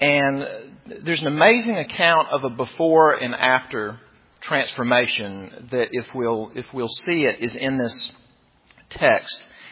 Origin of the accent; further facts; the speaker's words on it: Mississippi, United States; You know, and I'm from Mississippi, and I was warned on the front end, it's really hot in Columbia in the summer. And being from Mississippi, I thought, get out of here with your hot.